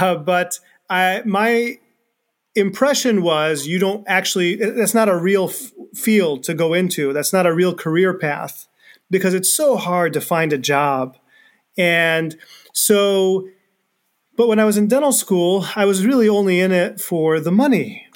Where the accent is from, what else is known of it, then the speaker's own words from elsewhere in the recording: United States; I was born and raised here. I'm American, but I also have family in Egypt, and I was born and raised Muslim, still am Muslim.